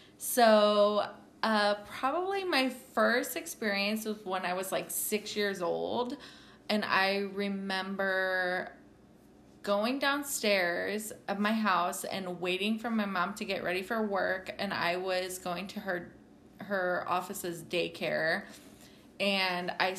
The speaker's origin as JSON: {"language": "English", "town": "Pearl Harbor", "region": "Hawaii", "country": "United States", "tie": "born there", "said": "But I was born in Hawaii on Pearl Harbor, and my dad was in the military"}